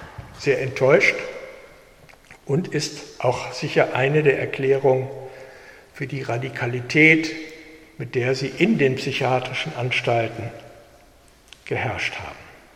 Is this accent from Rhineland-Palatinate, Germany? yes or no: no; Niebüll, Schleswig-Holstein, Germany; Ich komme aus Schleswig-Holstein, in Niebel bin ich aufgewachsen